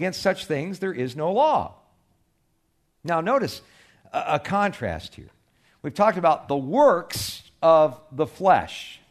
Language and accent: English; California, United States; We used to play in lemon and orange orchards when I was growing up in California.